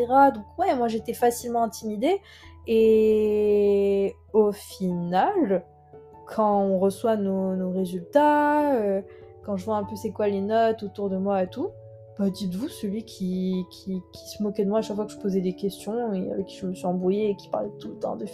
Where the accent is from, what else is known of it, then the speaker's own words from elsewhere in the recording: Morocco; Que moi, en tant que Tunisienne, donc j'ai grandi au Maroc